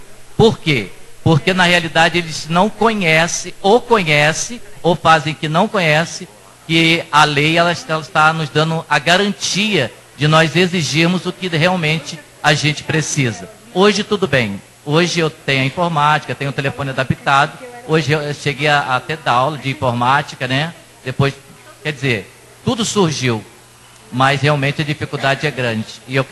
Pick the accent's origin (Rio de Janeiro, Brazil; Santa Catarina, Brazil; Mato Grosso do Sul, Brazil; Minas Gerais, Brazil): Rio de Janeiro, Brazil; sou do Rio de Janeiro.